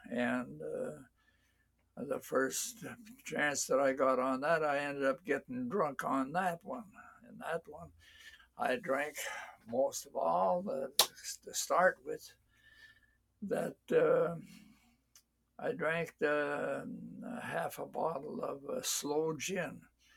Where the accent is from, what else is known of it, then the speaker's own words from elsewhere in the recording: Alberta, Canada; born there; I was born in Canada, in north of Edmonton, Alberta.